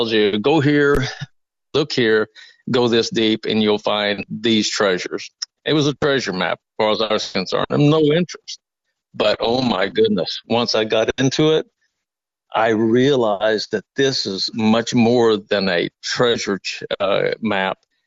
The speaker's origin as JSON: {"language": "English", "region": "Oklahoma", "country": "United States", "tie": "born or raised there", "said": "there was a lady here in Oklahoma that was number two at the Comanche Nation College here in my hometown."}